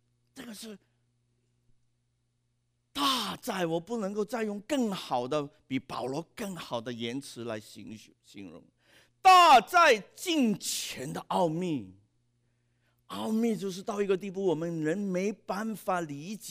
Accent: Hong Kong; 我们香港人就很清楚了，我们常常说李嘉诚

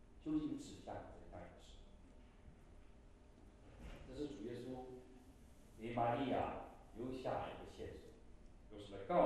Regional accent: China; 当然对我们中国人文化也是这样，我们不可能把自己的母亲当面叫做女人

